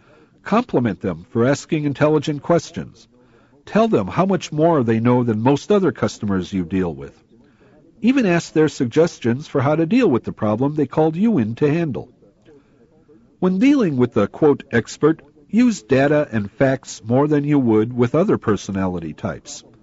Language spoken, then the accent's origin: English; Chicago, Illinois, United States; Back in the early 1970s, I helped put myself through college by driving a taxi cab in my hometown of Chicago.